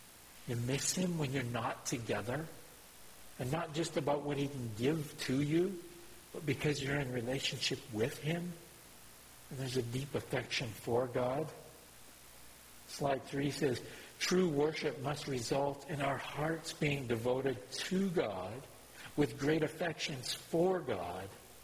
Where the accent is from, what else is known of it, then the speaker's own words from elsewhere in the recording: Alberta, Canada; also born or lived in Ontario; I lived a significant several years in Ontario, but I'm Alberta, born and bred.